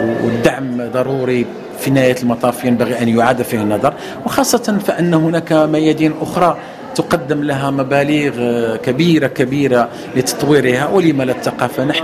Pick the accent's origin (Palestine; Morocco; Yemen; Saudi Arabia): Morocco; عندنا في فاس، عندنا وليلي، عندنا في مكناس، عندنا في كل المغرب